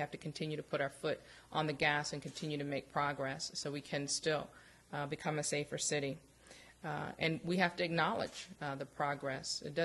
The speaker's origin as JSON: {"language": "English", "town": "Baltimore", "region": "Maryland", "country": "United States", "tie": "born or raised there", "said": "Baltimore is my hometown. I don't know if that was included in the introduction, born and raised in raised in Northwest Baltimore"}